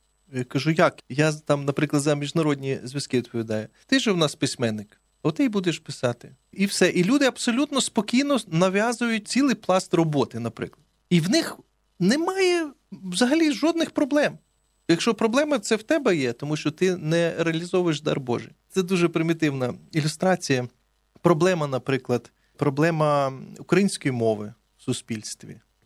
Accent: Kyiv, Ukraine; я киянин, я тут народився, виріс

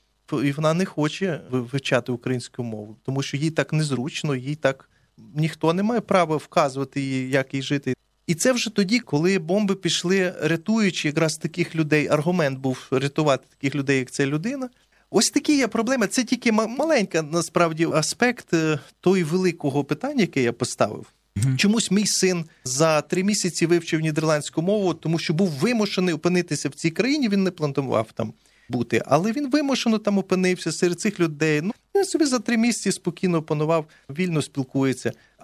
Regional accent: Kyiv, Ukraine; я киянин, я тут народився, виріс

